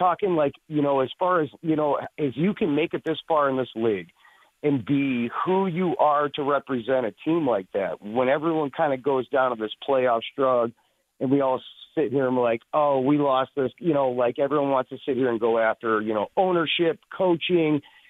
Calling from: Park Ridge, Illinois, United States; I'm calling from Chicago, Park Ridge, Illinois.

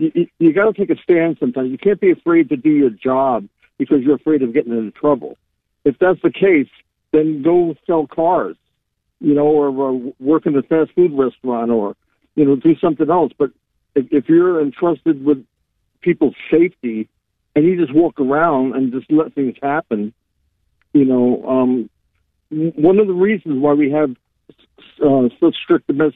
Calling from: New Bern, North Carolina, United States; I'm calling from New Bern, North Carolina.

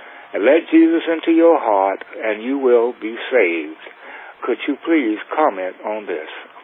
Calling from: Tampa, Florida, United States; I'm calling from Tampa, Florida, and I hear the program on the local BBN station.

